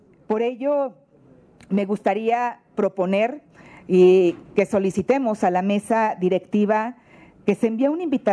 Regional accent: Guanajuato, Mexico; soy de Guanajuato, una relación muy importante que tenemos

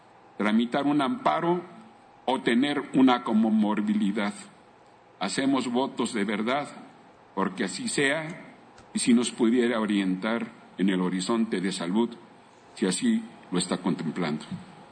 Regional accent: Querétaro, Mexico; y desde luego mi tierra que es Querétaro.

